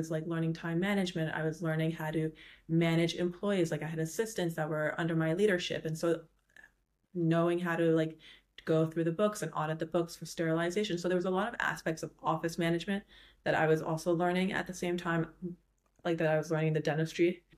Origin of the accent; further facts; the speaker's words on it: New York, United States; also born or lived in Canada; I am a true New Yorker, born and bred. It's a very rare breed. But yeah, I'm from New York, and I've lived in New York most of my life. I did go to school in Canada.